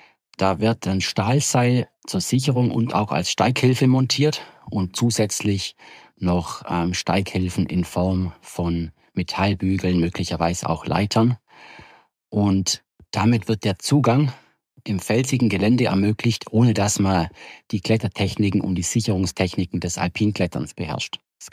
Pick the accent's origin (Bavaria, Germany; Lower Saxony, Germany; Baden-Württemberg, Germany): Baden-Württemberg, Germany; Reutlingen; also born or lived in Allgäu; now in Feldkirch, Austria; Ich bin aufgewachsen in Reutlingen, habe dann lange im Allgäu gelebt und wohne jetzt zusammen mit meiner kleinen Familie, meiner Frau und meiner kleinen Tochter in Vorarlberg in Feldkirch in Österreich.